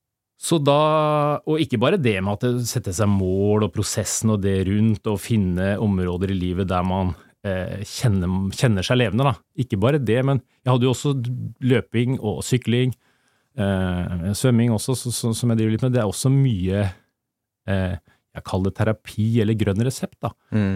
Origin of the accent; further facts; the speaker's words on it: Innlandet, Norway; selv om jeg vokste opp på Hedemarken